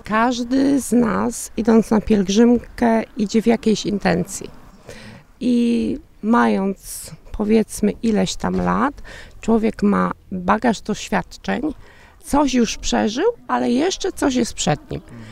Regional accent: Giżyce, Masovian Voivodeship, Poland; Tak, jestem z Giżyc.

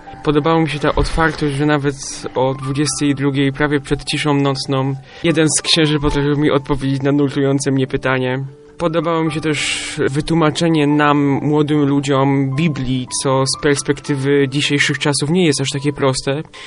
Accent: Sośnie, Greater Poland Voivodeship, Poland; jestem chyba jednym z najstarszych uczestników. Jestem z Sośni, to jest mała parafia, praktycznie granica już Wielkopolski.

